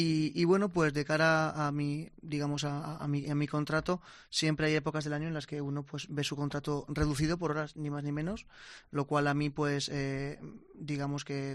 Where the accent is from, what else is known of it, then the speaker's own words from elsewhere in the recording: Campo de Criptana, Castilla-La Mancha, Spain; soy manchego de lo que es el centro de La Mancha, Campo de Criptana, provincia de Ciudad Real, y bueno, mi formación y en mi vida en general se ha centrado en La Mancha, también en Andalucía